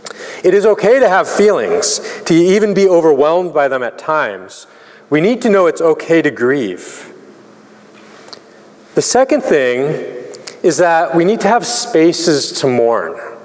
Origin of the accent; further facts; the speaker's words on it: Calgary, Alberta, Canada; I'm Canadian, so there has to be a hockey reference in here.